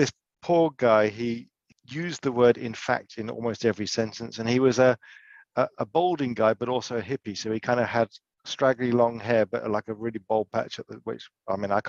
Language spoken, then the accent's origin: English; United Kingdom; We're both British, we're both males.